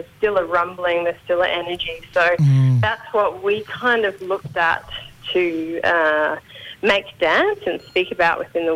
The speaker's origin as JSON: {"language": "English", "town": "Rockhampton", "region": "Queensland", "country": "Australia", "tie": "born or raised there", "said": "growing up in Rockhampton on Darumbal Country there, I just thought the only pathway into dance was working with a ballet company."}